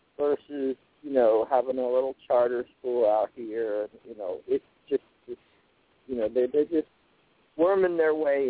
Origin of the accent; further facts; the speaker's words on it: New Jersey, United States; also born or lived in Florida / New Hampshire; I'm not from here originally. I'm from South Jersey. And, you know, then I was in the service, and then I went to Florida, and then I went to New Hampshire for 19 years.